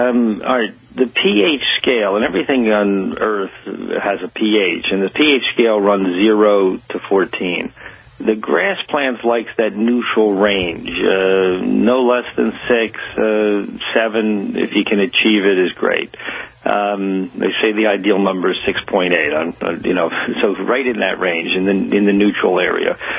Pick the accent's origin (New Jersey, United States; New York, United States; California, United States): New Jersey, United States; And I'm of course from New Jersey